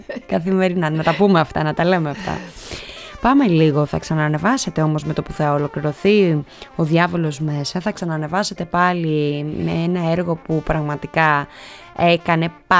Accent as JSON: {"language": "Greek", "town": "Arta", "region": "Epirus", "country": "Greece", "said": "Είμαι από την Άρτα, ναι"}